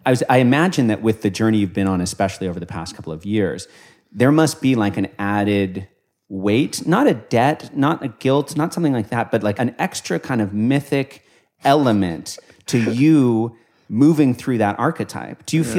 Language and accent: English; San Francisco, California, United States; We say Peter Pan complex in my hometown of San Francisco.